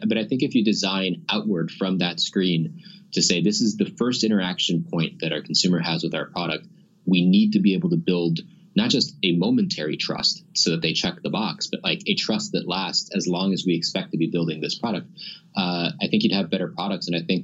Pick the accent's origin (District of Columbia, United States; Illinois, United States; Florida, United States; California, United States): Florida, United States; Miami; now in Portland, United States; I grew up in Miami and you know, now I'm in Portland, but I feel more closer to Cuba living in Portland than I ever did when I was in Miami.